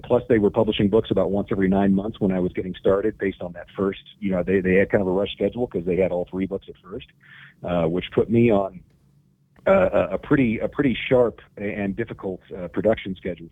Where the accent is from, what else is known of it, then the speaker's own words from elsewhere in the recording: Independence, Missouri, United States; who was also a native of Independence, Missouri, my hometown, showed up to talk.